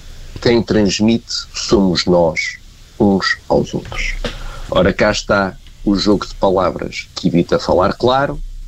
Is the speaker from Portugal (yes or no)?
yes; Porto, Norte, Portugal; tal como eu também sou do Porto